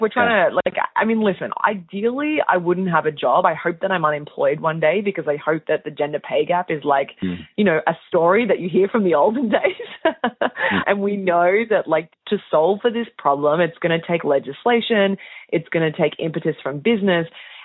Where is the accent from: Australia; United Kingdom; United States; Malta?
Australia; I'm Australian originally, hence my accent.